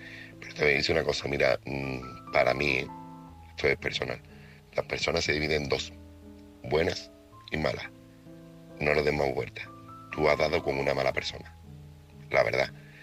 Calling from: Seville, Andalusia, Spain; corresponsal de Sevilla.

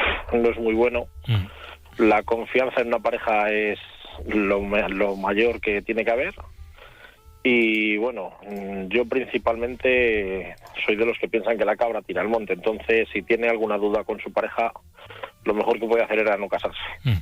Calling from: Valladolid, Castile and León, Spain; Soy de Valladolid.

